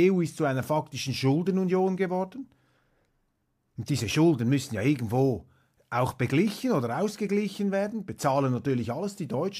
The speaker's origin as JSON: {"language": "German", "country": "Switzerland", "said": "ich bin Schweizer, ich habe eine andere Sicht."}